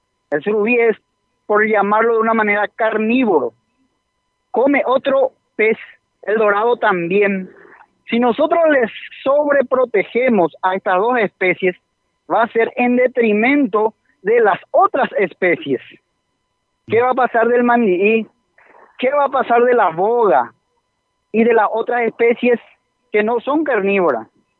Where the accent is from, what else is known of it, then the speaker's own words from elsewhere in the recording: Ayolas, Misiones, Paraguay; born there; Yo nací en Ayola, Pepe. Hoy tengo 32 años.